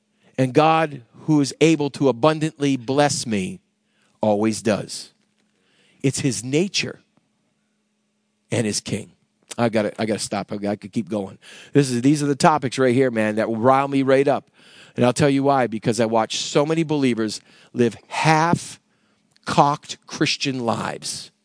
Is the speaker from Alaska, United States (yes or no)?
no; Massachusetts, United States; We grew up in Massachusetts. Our house was over 200 years old.